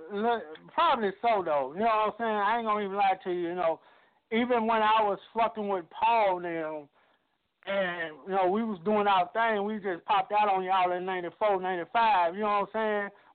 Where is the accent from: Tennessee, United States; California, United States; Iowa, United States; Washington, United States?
Tennessee, United States; Memphis; I'm from Memphis where the shit is so thick, man.